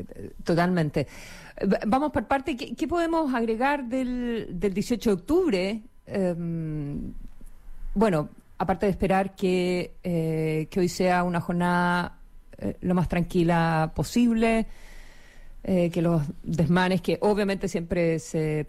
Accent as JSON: {"language": "Spanish", "country": "Chile"}